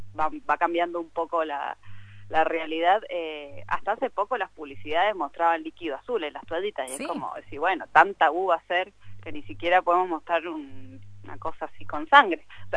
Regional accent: Mendoza, Argentina; siendo mendocinos sabemos bien de que no es algo imposible.

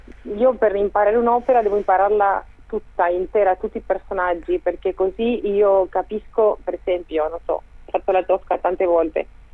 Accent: Santo Tomé, Santa Fe, Argentina; sono nata a Santa Fe, però ho vissuto quasi tutta la mia vita lì a Santo Tomé

